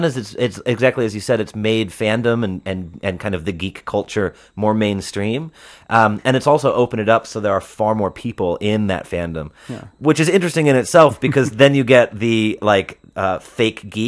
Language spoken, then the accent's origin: English; Chicago, Illinois, United States; I grew up in the Chicagoland area, and my family is British. My dad emigrated, and I was born here